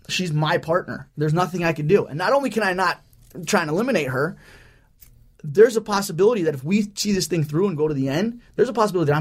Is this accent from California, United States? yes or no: yes; California, United States; I'm from Orange County here. She's from Long Beach. I mean, we're like, you know, right down the road from each other.